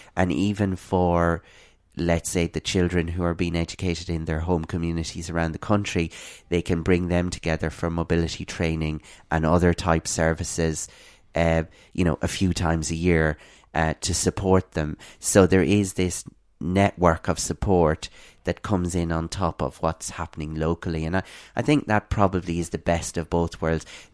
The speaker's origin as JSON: {"language": "English", "region": "Connacht", "country": "Ireland", "said": "community of South Roscommon, where I was originally from."}